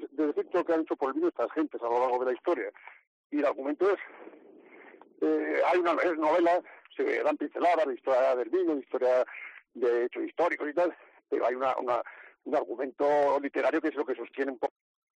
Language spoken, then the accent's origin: Spanish; Villar de Torre, La Rioja, Spain; Ahora mismo estoy paseando al lado del monte de mi pueblo, un paisaje precioso, los trigos, la colza amarilla